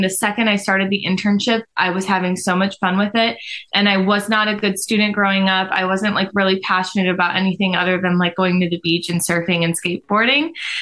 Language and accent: English; Ohio, United States; also born or lived in Florida; Also complicated. Mostly Ohio. Born in Florida, went back to Florida for college, but I've lived in 8 states, so I am very complicated. But Ohio feels the most like home, but Florida is where my family is.